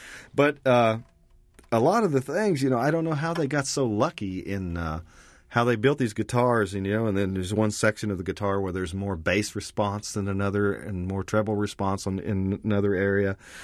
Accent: Ohio, United States; now in Nashville, United States; Kept my accent. Well, if you're from Ohio, you have no accent. But after you move to Nashville, Tennessee, and live there for a while, you pick this is the one you get.

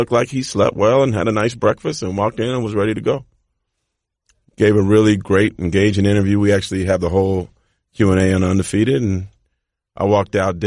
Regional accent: California, United States; But growing up in the Bay, they were so bad.

